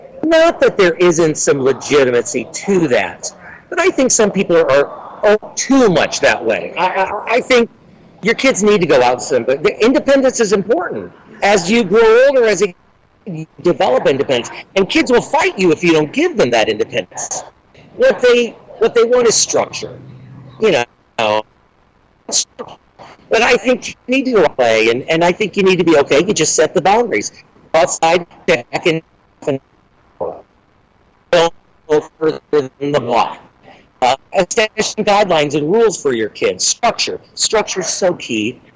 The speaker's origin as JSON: {"language": "English", "town": "Findlay", "region": "Ohio", "country": "United States", "tie": "born or raised there", "said": "And I grew up in Findlay. So I certainly am not too far."}